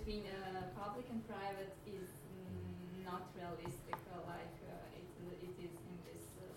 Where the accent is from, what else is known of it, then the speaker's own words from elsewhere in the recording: Serbia; because I'm from Serbia and I study there at the public university